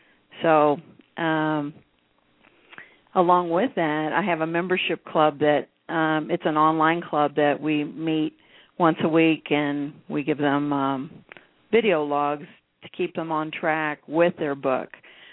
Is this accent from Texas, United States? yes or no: yes; Texas, United States; I mean, I grew up in Texas, so I know exactly where you're coming from.